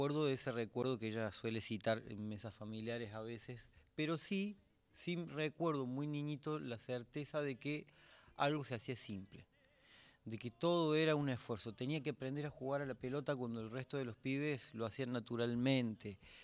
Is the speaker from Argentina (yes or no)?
yes; Córdoba, Argentina; en el que uno no, como cordobés, está todo el tiempo en contacto con riojanos